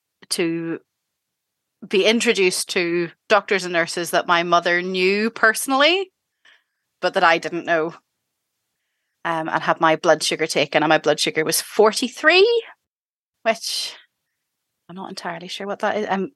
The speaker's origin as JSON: {"language": "English", "region": "Northern Ireland", "country": "United Kingdom", "said": "I am from Northern Ireland, and I have been diabetic for 31 and a half years, give or take."}